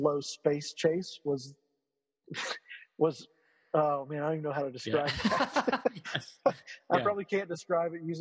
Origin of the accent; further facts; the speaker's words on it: Texas, United States; I'm actually from East Texas where it's the exact opposite, more like where you are. It's like humid. Everything is sticky and muggy all the time.